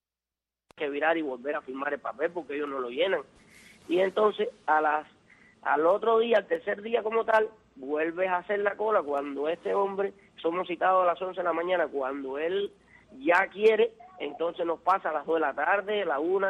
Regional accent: Cuba; solamente somos cubanos.

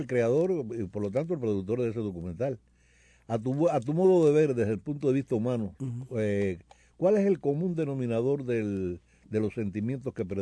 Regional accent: Cuba; now in Miami, United States; Y yo soy cubano.

